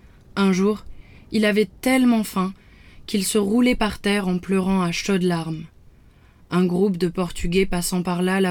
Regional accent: Cape Verde; Cette semaine, j'ai décidé de te faire découvrir mon pays d'origine. Je t'ai attendu ici, sur l'île de São Tiago, dans l'archipel du Cabo Verde, à 650 km des rives du Sénégal.

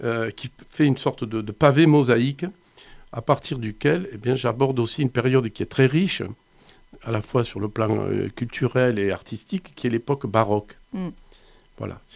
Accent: Sète, Occitanie, France; puisque moi je suis originaire de Sète, donc j'ai un imaginaire maritime

